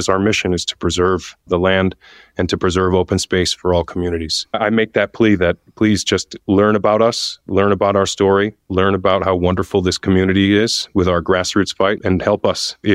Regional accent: Massachusetts, United States; I'm not Mexican, I'm Portuguese. I come from Massachusetts

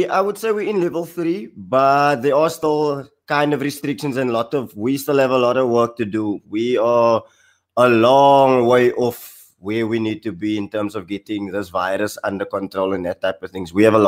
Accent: Cape Town, Western Cape, South Africa; So I'm from Cape Town, South Africa.

